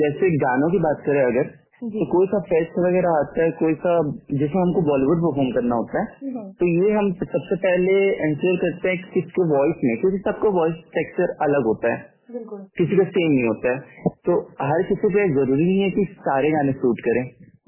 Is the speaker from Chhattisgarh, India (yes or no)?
yes; Raigarh, Chhattisgarh, India; नहीं मैडम, तो मैं हूँ प्रॉपर रायगढ़ से।